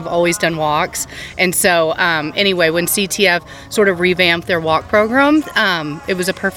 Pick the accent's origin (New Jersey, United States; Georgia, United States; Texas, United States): Texas, United States; No, I'm from Texas.